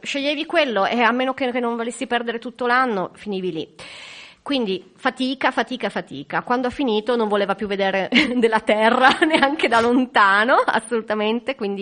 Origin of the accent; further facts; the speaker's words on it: Alpignano, Piedmont, Italy; io sono cresciuta ad Alpignano, in quel quartiere che allora veniva definito proprio il Bronx